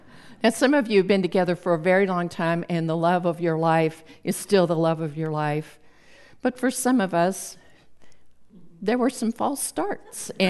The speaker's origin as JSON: {"language": "English", "town": "Lubbock", "region": "Texas", "country": "United States", "tie": "born or raised there", "also_born_or_lived": "Midland", "said": "because I lived in Lubbock. When I was born in Midland, moved to Lubbock when we were a baby."}